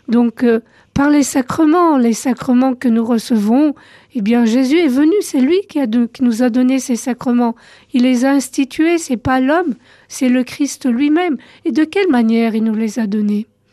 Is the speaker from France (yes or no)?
yes; France; parce que j'ai grandi en France